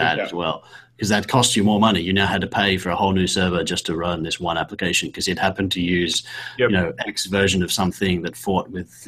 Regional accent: Australia; now in United States; When I moved to America, I came here from Australia, and I had a shipping container.

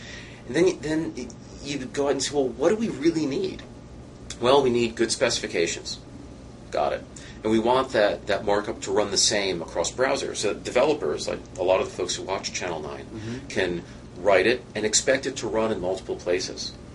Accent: New York, United States; I grew up in New York. And it's great, because when you say New York, well, do you mean New York City?

